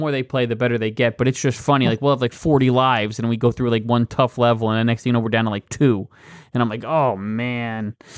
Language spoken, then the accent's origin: English; New Jersey, United States; And the local Blockbuster where I grew up in New Jersey